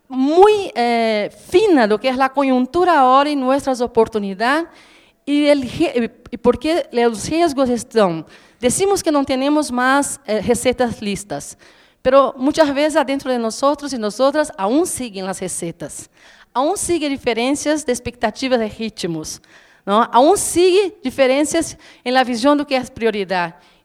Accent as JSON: {"language": "Spanish", "country": "Brazil", "second_language": "Spanish", "said": "No porque soy brasileña"}